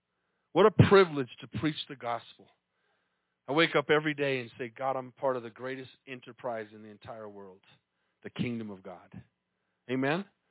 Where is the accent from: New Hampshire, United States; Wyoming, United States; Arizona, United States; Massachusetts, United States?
Arizona, United States; Tucson; I grew up in Tucson where everybody spoke Spanish.